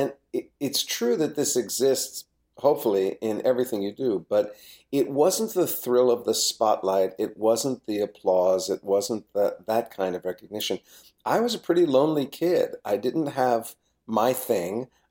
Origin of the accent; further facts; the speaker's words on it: New Jersey, United States; I grew up in New Jersey. My fantasies when I thought, oh, maybe I'd like to do this for real, were all about trying to get over the river and work in New York